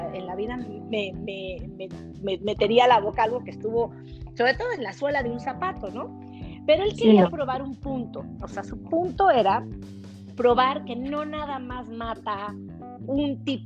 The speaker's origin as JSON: {"language": "Spanish", "region": "Mexico City", "country": "Mexico", "tie": "born there", "also_born_or_lived": "United States", "said": "Orgullosamente soy mexicana, nacida en Ciudad de México, de padres mexicanos, mi mamá es de la zona de Chiapas y para mí todos los años que viví en Estados Unidos era un gran orgullo poder ofrecer productos mexicanos."}